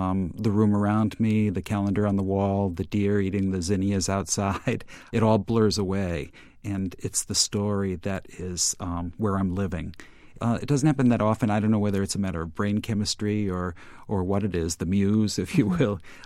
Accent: Norwich, Connecticut, United States; I grew up in Norwich, Connecticut, and I based the story or started springboarding from two incidents.

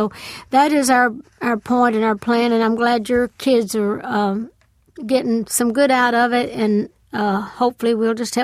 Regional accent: Tennessee, United States; Now, we started in my hometown, went all over Tennessee.

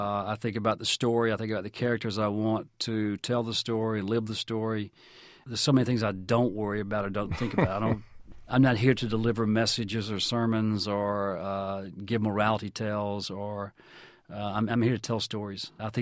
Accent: Deep South, United States; The difference is, growing up in the Deep South, we didn't have access to the games.

